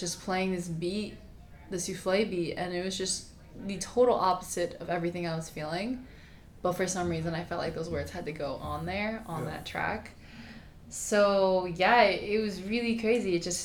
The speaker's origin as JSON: {"language": "English", "town": "Manalapan", "region": "New Jersey", "country": "United States", "tie": "born or raised there", "said": "I grew up in Manalapan, New Jersey."}